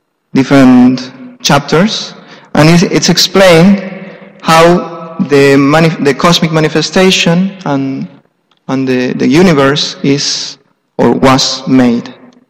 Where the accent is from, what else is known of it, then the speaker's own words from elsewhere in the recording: Argentina; English is a second language; I'm a temple resident. I'm from Argentina. And excuse me if my English is not so perfect or well.